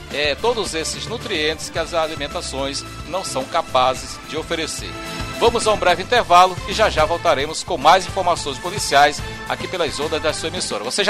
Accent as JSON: {"language": "Portuguese", "town": "Bequimão", "region": "Maranhão", "country": "Brazil", "said": "Eu sou de Bequimão, para quem não sabe."}